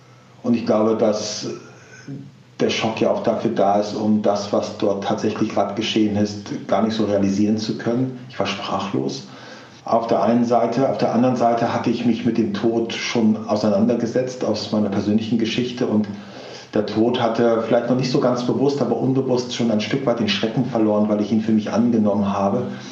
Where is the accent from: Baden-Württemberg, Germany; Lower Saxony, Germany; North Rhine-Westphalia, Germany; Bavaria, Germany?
Lower Saxony, Germany; Ich wollte, ja, als Ostfriese, lieber tot als Sklave